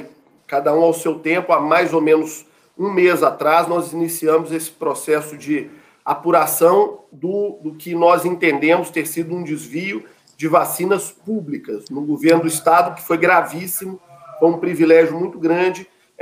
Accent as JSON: {"language": "Portuguese", "region": "Minas Gerais", "country": "Brazil", "said": "Somos nós, mineiros, os fornecedores do Plano Nacional de Imunização para meningite"}